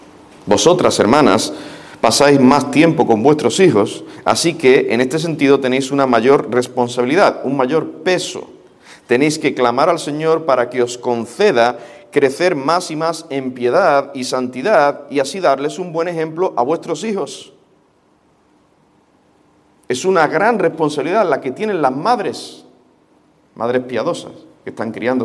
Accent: Andalusia, Spain; accent: Andalusian; Aún con mi acento andaluz me entiendes, ¿verdad?

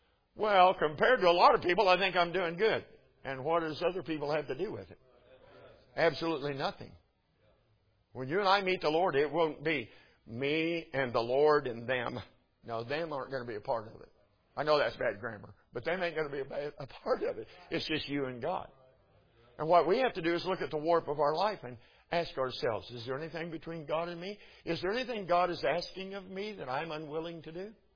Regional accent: Oklahoma, United States; From here to here, I'm an Okie. I am from Oklahoma. I love our state.

